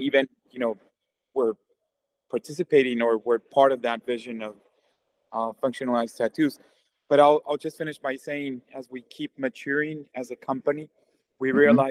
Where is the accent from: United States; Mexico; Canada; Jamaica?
Mexico; moved away as an adult; So, I'm originally from Mexico, where I did my undergrad.